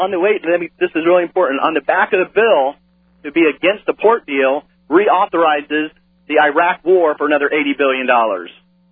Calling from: San Diego, California, United States; Hi, good morning, Alex. … in San Diego.

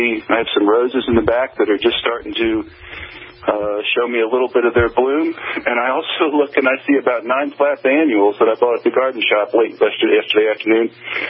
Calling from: New Jersey, United States; No, actually, I'm calling you from New Jersey, and we're in the middle of what we call pollen season.

